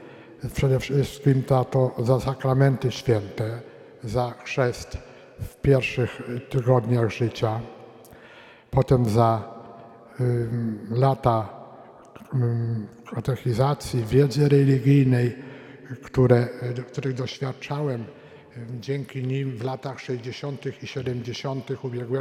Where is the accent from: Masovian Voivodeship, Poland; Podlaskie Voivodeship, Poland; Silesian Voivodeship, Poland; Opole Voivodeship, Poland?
Silesian Voivodeship, Poland; Pochodzę z tradycyjnej rodziny katolickiej, mieszkającej w dużym mieście na Śląsku. W chwili obecnej, w moich czasach, kiedy ja mieszkałem tam, to było to jeszcze województwo krakowskie.